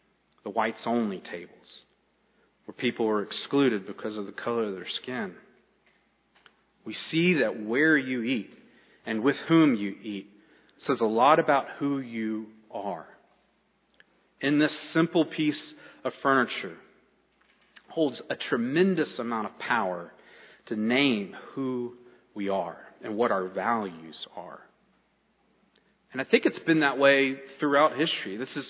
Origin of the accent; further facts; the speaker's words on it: South Carolina, United States; I grew up in South Carolina, but that's where my mom's from. She's from that part of the Ozarks